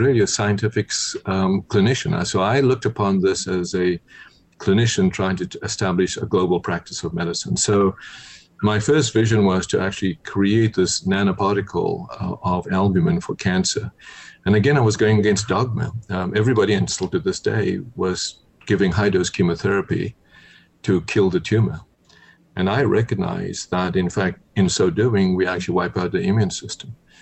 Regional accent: South Africa; born there; I was born in South Africa under apartheid.

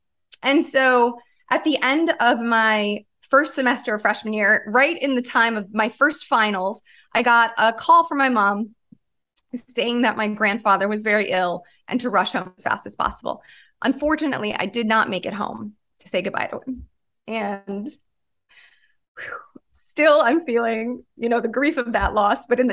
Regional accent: Chicago, Illinois, United States; Well, I grew up in Chicago. We're going back a minute. I grew up in Chicago.

